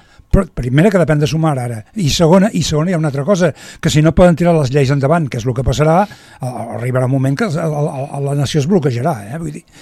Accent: Catalonia, Spain; Jo com a català

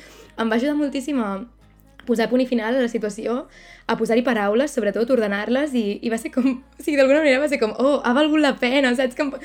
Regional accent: Catalonia, Spain; soc qui soc perquè soc de l'Empordà

